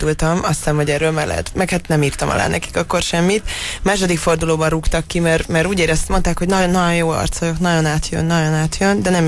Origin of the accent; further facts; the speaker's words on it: Budapest, Hungary; Én budapesti vagyok.